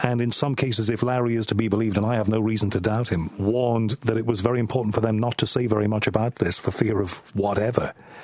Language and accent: English; Liverpool, North West England, United Kingdom; I know Liverpool because I'm from Liverpool, and I go on about that an awful lot on this show.